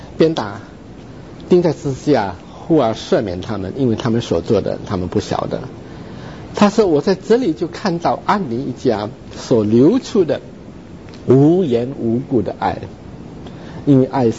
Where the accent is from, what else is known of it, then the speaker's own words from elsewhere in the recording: Indonesia; also born or lived in China; 我自己是在印度尼西亚长大的，我在中国出生，但是印尼长大的。